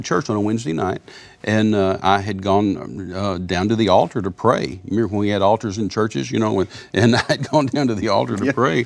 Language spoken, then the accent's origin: English; Midland, Texas, United States; And I had taken a leave because I'm from Midland originally.